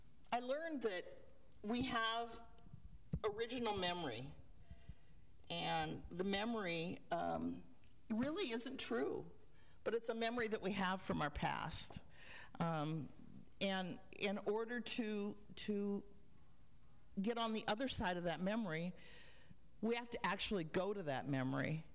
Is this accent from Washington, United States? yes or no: yes; Spokane, Washington, United States; And as I'm from Spokane, so I was driving here this morning with a friend of mine